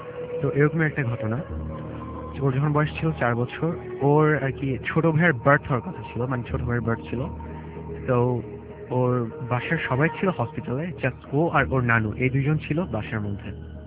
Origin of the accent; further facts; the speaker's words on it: Kushtia, Khulna Division, Bangladesh; আমার home town Kushtia.